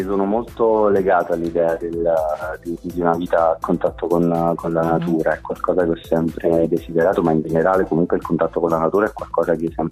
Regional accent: Caserta, Campania, Italy; now in Rome, Italy; sono di Caserta, sì, vivo a Roma stabilmente in realtà da un anno e mezzo, neanche da tantissimo. Vivo

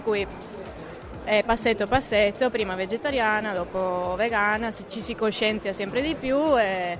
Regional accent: Sardinia, Italy; Anch'io da piccola, quasi stessa storia, io addirittura vengo dalla Sardegna, per cui lì si mangia...

